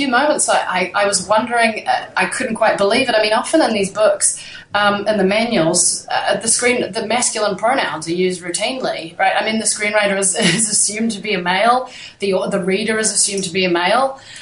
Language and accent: English; New Zealand; now in United Kingdom; I mentioned I'm from New Zealand, and I still have a real interest in New Zealand media production